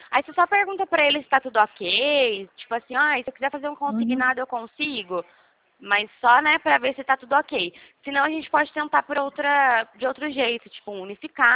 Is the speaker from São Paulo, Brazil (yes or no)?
yes; Pirassununga, São Paulo, Brazil; sou do interior de São Paulo, em Pirassununga.